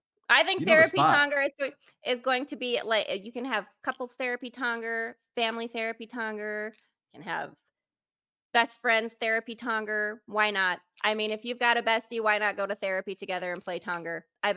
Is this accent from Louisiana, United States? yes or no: no; South Dakota, United States; I'm from South Dakota where we say Pierre instead of Pierre. So we don't say anything correctly in the Midwest